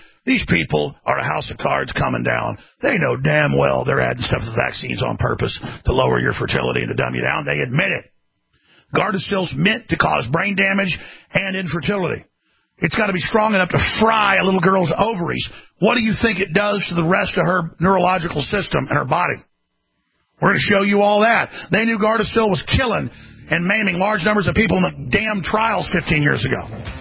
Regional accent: Texas, United States; I'm an American. I'm a patriot. I'm from Texas.

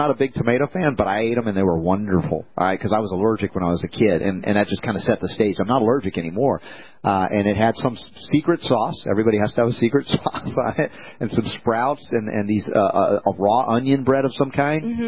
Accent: United States; because as an American, I was raised where food, if it was cheap and fast and easy, that was enough.

